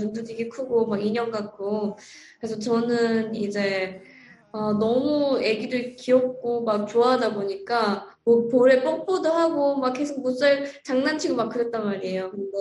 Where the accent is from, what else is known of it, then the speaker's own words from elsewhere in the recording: North Korea; now in United States; 저는 새로운 그런 커처에서 온 사람이고 북한에서 온 사람이고 그리고 또 영어나 되게 스트러글이 되게 많았었거든요.